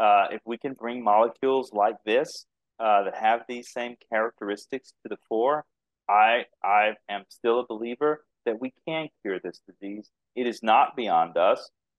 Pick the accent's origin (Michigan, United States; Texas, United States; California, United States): Texas, United States; accent: Texas; I told you I'm from Texas, right? So some people think I talk with an accent. I don't think I have much of a Texas accent.